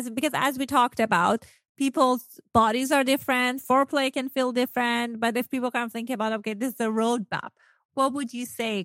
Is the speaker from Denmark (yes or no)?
no; Iran; English is a second language; I grew up in Iran and like on like older time. So not internet time.